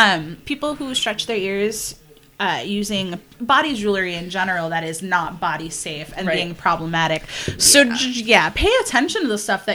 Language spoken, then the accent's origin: English; Chicago, Illinois, United States; Chicago pizza is the best, but that's just because I'm from Chicago